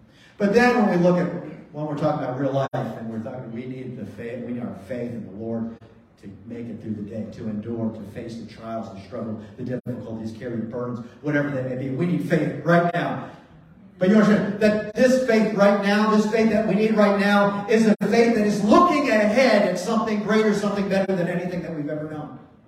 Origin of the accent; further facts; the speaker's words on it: East Coast, United States; now in Canada; I mean, I'm from the East Coast. I lived up and down the East Coast for years.